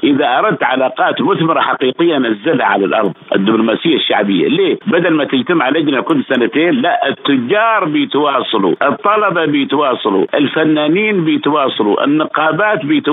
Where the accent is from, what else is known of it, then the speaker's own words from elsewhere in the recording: Oman; ولا نحن كعمانيين نقول أنتم احتليتوا عمان 150 سنة